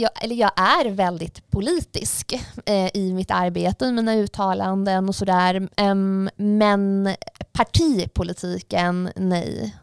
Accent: Jönköping, Jönköping County, Sweden; Jag är väldigt nära min familj och mina barndomsvänner som är kvar hemma i Jönköping.

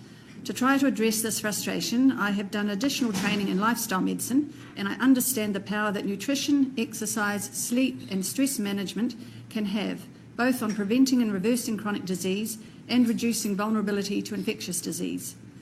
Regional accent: New Zealand; So As for me, I'm a Kiwi doctor. I graduated from Otago University in 1993.

